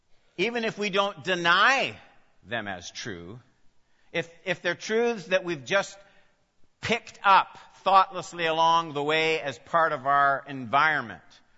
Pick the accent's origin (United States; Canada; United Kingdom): Canada; Saskatoon, Saskatchewan; I grew up out west in Saskatoon, Saskatchewan